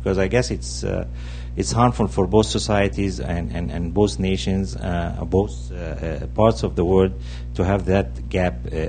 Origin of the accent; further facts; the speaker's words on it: Egypt; English is a second language; I'm from Egypt, and I wish to thank the speakers.